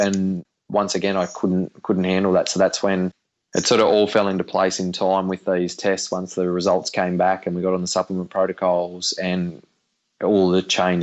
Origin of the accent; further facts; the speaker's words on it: Cobar, New South Wales, Australia; I grew up in Cobar in Western New South Wales, and it's a very, very small community of about 5,500 people.